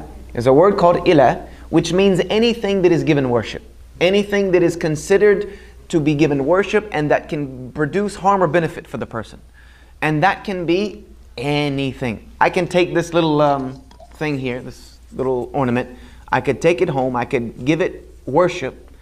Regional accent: South Carolina, United States; moved away as an adult; I'm a Southern boy born and bred in South Carolina, so I know about all about Southern. I lost my twang quite a long time ago. I left South Carolina, you know, a very long time ago.

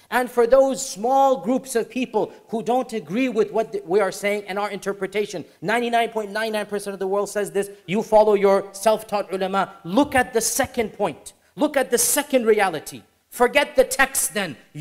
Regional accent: United States; I am an American and I criticize my own country, perhaps one of the most vocal.

